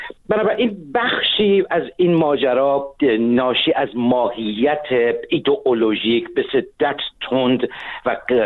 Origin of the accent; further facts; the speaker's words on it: Iran; عرض کردم به عنوان یک ایرانی از منظر یک غربی